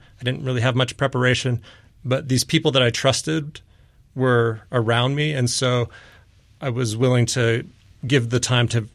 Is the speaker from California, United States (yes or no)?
no; Seattle, Washington, United States; So my mom grew up in Ephraim, Utah. I grew up in Seattle.